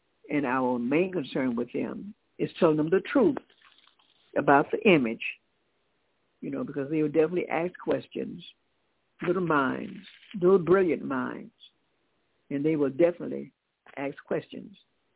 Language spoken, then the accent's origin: English; Decatur, Georgia, United States; you'll have … we're from Decatur, Georgia.